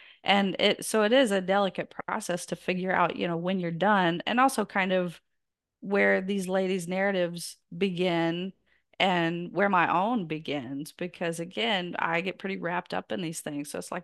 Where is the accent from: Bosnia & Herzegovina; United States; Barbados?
United States; the South; accent: Southern; And I'm from the South and my accent gives me away